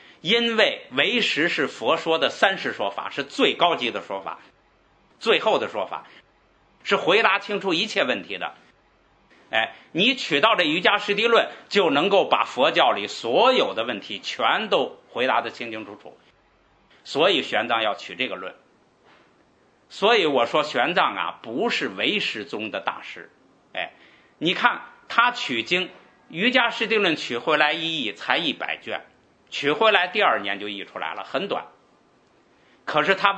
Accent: China; 在正法时代，我们中国人还没听说过佛法。所以啊，到我们现在的中国，本来就是这个，就是离佛比较远，根性比较差。

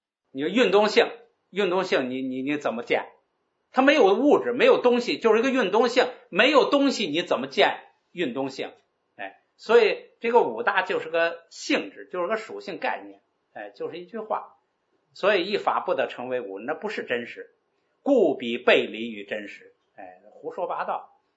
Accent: China; 你看我们中国人就不理解这空是什么。

